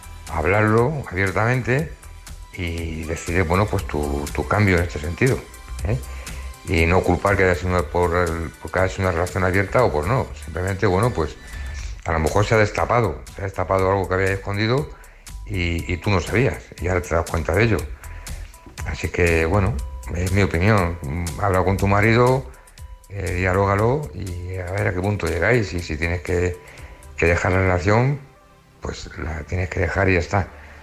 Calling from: Móstoles, Community of Madrid, Spain; de Móstoles

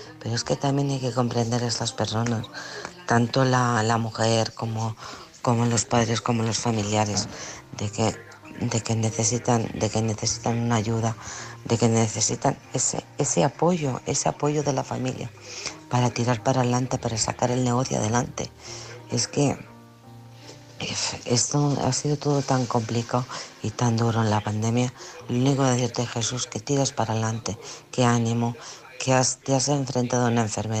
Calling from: Alcorcon, Community of Madrid, Spain; de Alcorcón.

